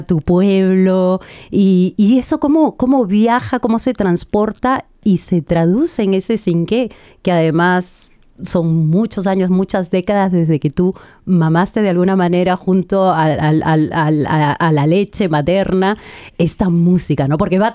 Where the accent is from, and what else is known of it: Peru